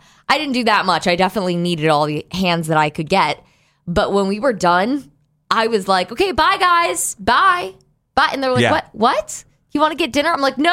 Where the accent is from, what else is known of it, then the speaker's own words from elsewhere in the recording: Brunswick, Ohio, United States; like I grew up in Brunswick, but I was in Cleveland a lot growing up.